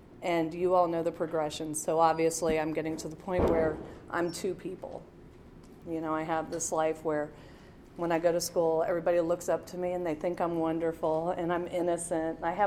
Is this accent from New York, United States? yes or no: no; Ohio, United States; I'm from Ohio. So I went to Auburn University, and that was a long way from home.